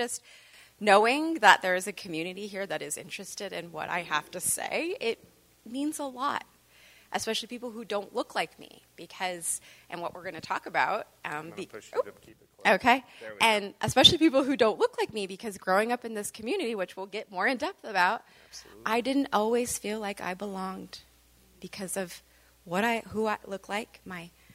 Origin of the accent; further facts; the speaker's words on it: Holland, Michigan, United States; I was born and raised in this town. I was born in Holland Hospital. Okay? I went to kindergarten through 12th grade and graduated here from one of the local public schools.